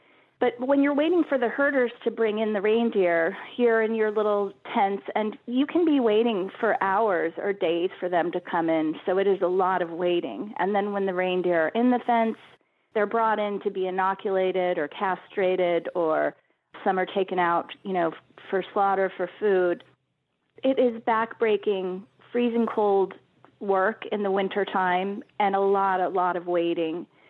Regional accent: Indiana, United States; I'm a Midwesterner. I'm from Indiana, and I don't know what it's like in Oklahoma

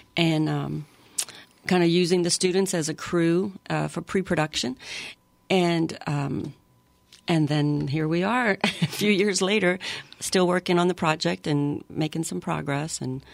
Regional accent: Breaux Bridge, Louisiana, United States; I was born in Brobridge. I grew up here. I'm Cajun, and I didn't know anything about this subculture.

